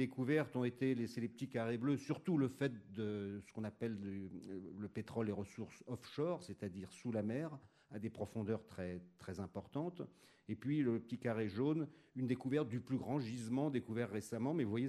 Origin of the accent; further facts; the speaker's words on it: Paris, Île-de-France, France; Je suis parisien, alors je suis très heureux d'être là parmi vous.